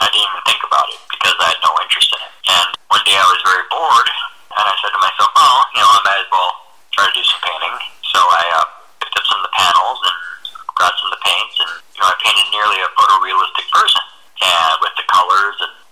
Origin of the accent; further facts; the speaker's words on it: California, United States; also born or lived in Honolulu, Hawaii; I'm 42 years old, born in Honolulu, Hawaii, 1977. Very good year. And I grew up primarily in Southern California, raised by a single mom.